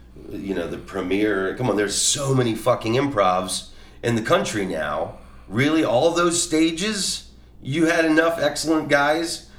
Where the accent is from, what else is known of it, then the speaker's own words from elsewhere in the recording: Florida, United States; you know, I'm from Florida. There's a ton of improvs there.